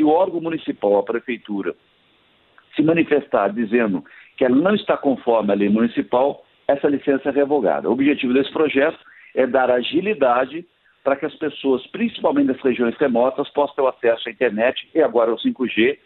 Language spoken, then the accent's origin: Portuguese; São José dos Campos, São Paulo, Brazil; como eu sou de São José dos Campos